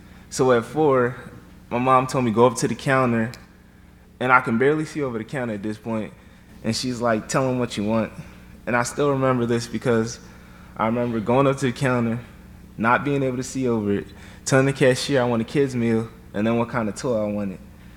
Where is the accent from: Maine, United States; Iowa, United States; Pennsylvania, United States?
Pennsylvania, United States; Philadelphia; I grew up in Philadelphia with both my parents, who came from Liberia and later became citizens.